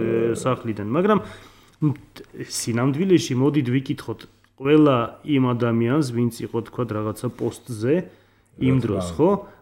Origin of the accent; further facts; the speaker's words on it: Akhaltsikhe, Samtskhe-Javakheti, Georgia; born there; მე დაბადებული ვარ ახალციხეში, ზუსტად ებრაულ რაიონში.